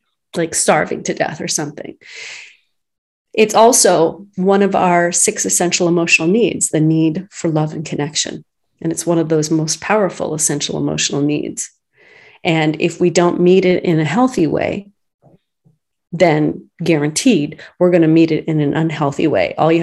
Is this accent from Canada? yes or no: yes; Canada; As a Canadian